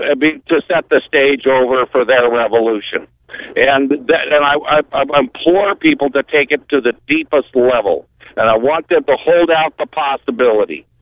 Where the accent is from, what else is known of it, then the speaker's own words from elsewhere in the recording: Montana, United States; Yeah, I'm actually from Montana, driving to Arkansas. I'm a proud Montana